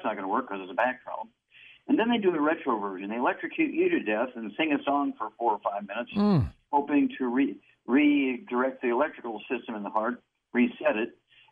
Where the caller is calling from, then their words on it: Turks & Caicos Islands; I'm calling you from the Turks and Caicos.